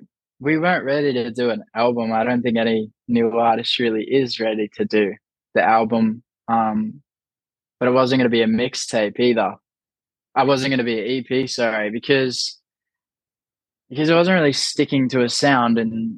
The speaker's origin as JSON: {"language": "English", "town": "Gold Coast", "region": "Queensland", "country": "Australia", "said": "So I'm from the Gold Coast."}